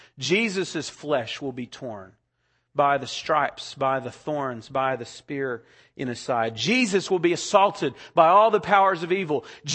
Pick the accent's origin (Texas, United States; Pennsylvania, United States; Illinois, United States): Texas, United States; Remember, I'm from Texas, and my brother is a cowboy singer and a cowboy poet